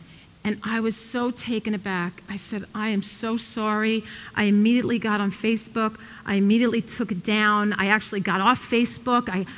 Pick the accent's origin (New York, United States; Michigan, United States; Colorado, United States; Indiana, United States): New York, United States; Brooklyn; I grew up in Brooklyn.